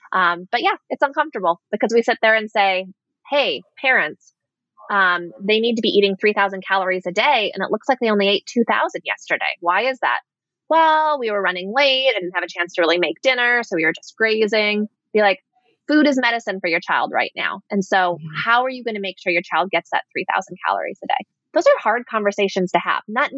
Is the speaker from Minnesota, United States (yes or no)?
yes; Minnesota, United States; I'm from Minnesota originally, but that's not why I like the study so much.